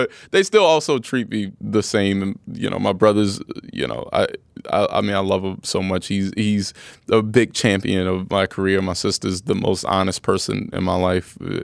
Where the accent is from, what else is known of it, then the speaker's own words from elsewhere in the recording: Winston-Salem, North Carolina, United States; now in Los Angeles, United States; I mean, growing up in Winston-Salem was, I had a really fun, I was just telling someone how, like, my existence was all black until high school.